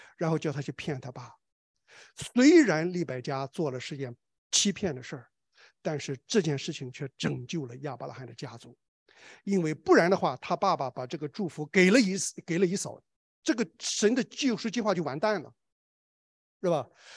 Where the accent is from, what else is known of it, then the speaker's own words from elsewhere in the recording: China; 我虽然我们中国人，但是我们不再用入乡随俗